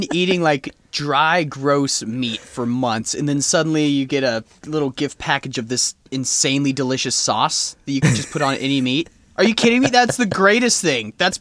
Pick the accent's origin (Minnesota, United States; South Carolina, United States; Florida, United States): Minnesota, United States; Minneapolis; But I mean, I'm from Minneapolis. It's just been protests nonstop.